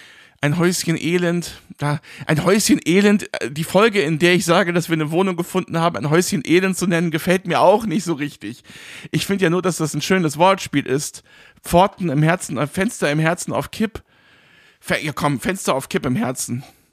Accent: Rhineland-Palatinate, Germany; als ich nach Kripp gezogen bin, eine Stadt, die sich neben meinem Heimatort befindet, ein kleines Dorf, Kripp, bin ich 2016 oder so oder 15 nochmal hingezogen, habe 2-3 Jahre oder so da gelebt, alleine.

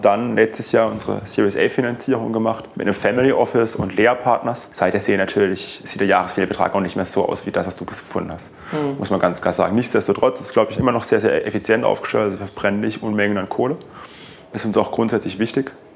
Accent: Baden-Württemberg, Germany; Wir kommen aus dem Badenerland.

